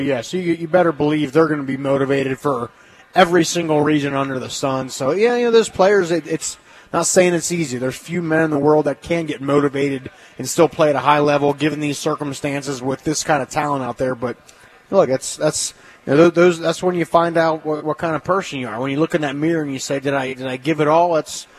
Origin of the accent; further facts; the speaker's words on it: Cincinnati, Ohio, United States; a kid growing up in Cincinnati idolizing Tim Crumry now.